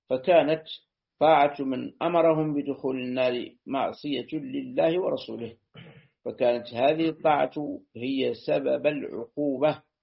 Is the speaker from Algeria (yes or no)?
yes; Algeria; عندنا في الجزائر فرق